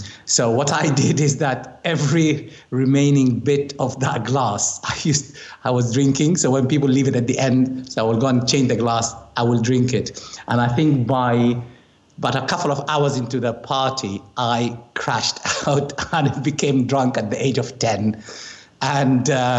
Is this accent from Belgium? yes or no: no; Khartoum, Sudan; now in Surrey, United Kingdom; So I come from Khartoum in Sudan